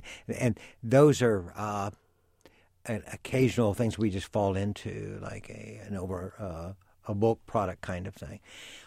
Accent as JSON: {"language": "English", "town": "Casey", "region": "Illinois", "country": "United States", "tie": "born or raised there", "said": "I grew up in Casey, Illinois, or KZ, as the people in Clark County pronounce it."}